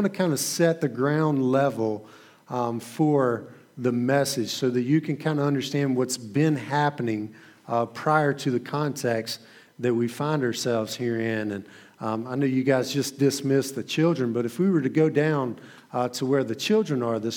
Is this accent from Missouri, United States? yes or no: no; Lancaster, South Carolina, United States; I'm originally from Lancaster, South Carolina. Grew up and went to a small school called Buford, and that's where I was born and raised, on a little horse and cattle farm there with my family.